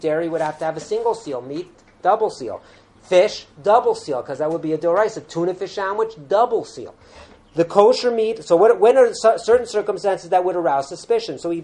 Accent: United States; I'm from the United States. I know the United States.

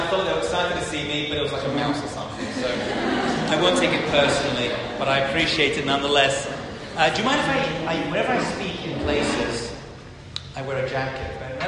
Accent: California, United States; accent: California; this is my accent, by the way, it's not New Jersey. Does anyone understand what I'm saying? Yeah? That'd be fantastic. Yeah, it's actually California.

